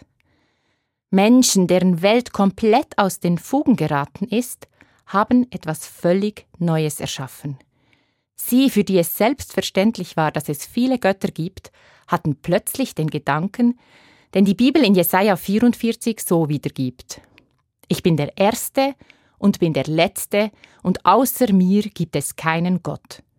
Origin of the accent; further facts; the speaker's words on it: Basel-Landschaft, Switzerland; now in Bern, Switzerland; Meine Heimat im Oberbaselbiet klingt anders als mein neues Zuhause im Bernbiet. Meine Eltern fallen mit ihrem spitzen «i» immer auf in einer Gegend, wo man das «r» auf der Zunge rollt.